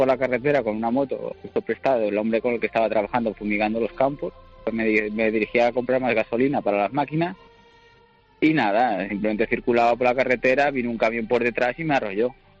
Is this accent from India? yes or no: yes; India; Yo estuve viviendo de pequeño, me crié en la India.